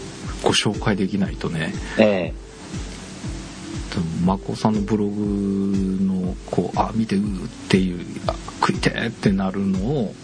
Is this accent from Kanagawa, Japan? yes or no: yes; Yokohama, Kanagawa, Japan; 私地元が横浜なので